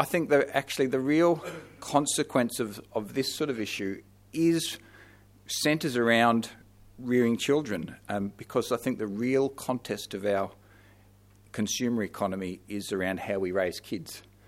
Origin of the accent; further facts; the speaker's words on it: Queensland, Australia; So our background is we come from North Queensland.